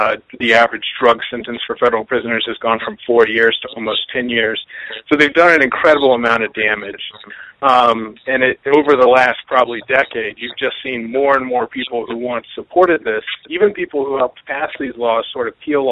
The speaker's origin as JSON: {"language": "English", "region": "Florida", "country": "United States", "said": "I mean, I'm from Florida, so I can't claim to be some kind of expert at navigating this."}